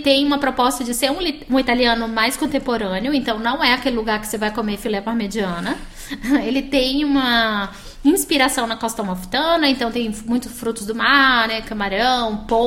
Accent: Bahia, Brazil; Eu sou baiana, né? Pra mim, isso aqui é muito frio, é o Polo Norte.

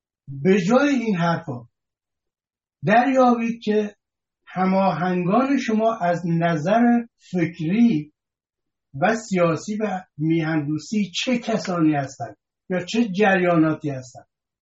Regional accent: Iran; یک پیام من به عنوان یک ایرانی و هموطن شما

